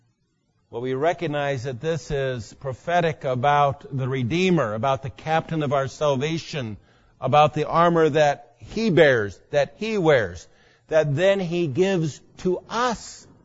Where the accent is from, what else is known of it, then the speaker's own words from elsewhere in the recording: San Diego, California, United States; when I was a kid growing up in San Diego here